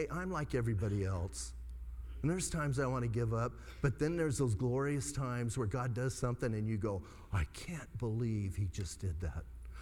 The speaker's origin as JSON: {"language": "English", "town": "Bisbee", "region": "Arizona", "country": "United States", "tie": "born or raised there", "said": "I ministered close to where I was born and raised. I was born and raised in Bisbee."}